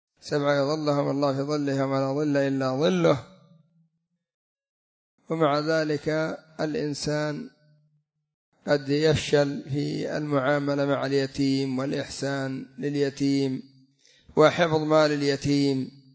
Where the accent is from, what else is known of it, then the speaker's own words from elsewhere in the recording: Yemen; لا سيما عندنا في اليمن أصحاب معهد القضاء الأعلى